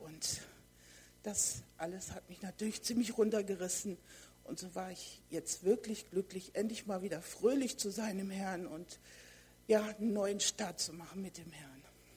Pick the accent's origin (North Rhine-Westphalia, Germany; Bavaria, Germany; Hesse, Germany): Hesse, Germany; Wetzlar; Ich komme aus Wetzlar.